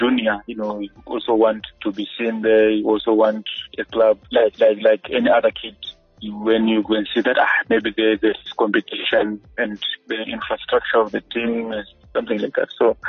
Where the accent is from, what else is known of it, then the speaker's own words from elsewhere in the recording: Gweru, Midlands, Zimbabwe; I grew up in Gweru, and that's where I attended my school thing.